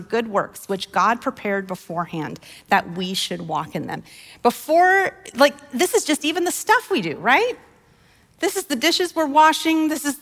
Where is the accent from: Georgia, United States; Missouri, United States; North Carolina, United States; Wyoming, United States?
Wyoming, United States; I grew up on Wyoming on a ranch, and sometimes horses, they just plod.